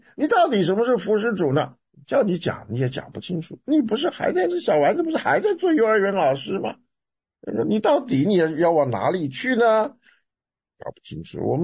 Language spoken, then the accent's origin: Chinese; China; 其实到哪里我都喜欢说我是中国人，我是中国人